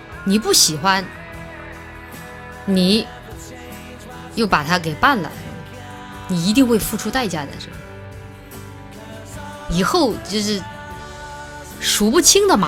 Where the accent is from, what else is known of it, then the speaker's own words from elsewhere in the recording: Chongqing, China; 用我们重庆话就是说